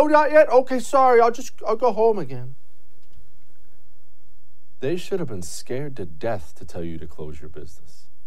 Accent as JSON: {"language": "English", "country": "United States", "said": "I am an American."}